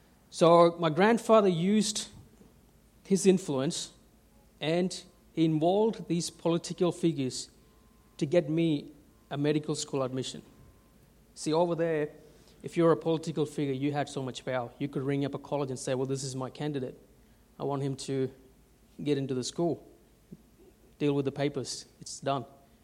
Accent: India; I grew up in India, and I finished school in 2003

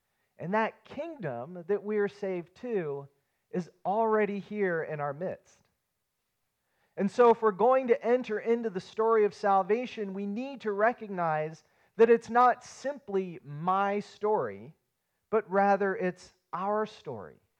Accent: West Virginia, United States; Every summer, when I was a kid growing up in West Virginia, our church would rent a big van full of inner tubes

